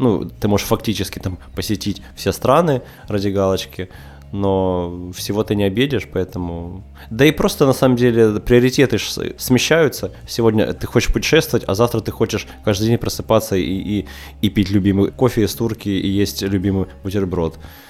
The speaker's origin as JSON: {"language": "Russian", "town": "Donetsk", "region": "Donetsk Oblast", "country": "Ukraine", "tie": "born or raised there", "said": "Ну, учитывая, что я родился и вырос в Донецке, я во всех этих городах был"}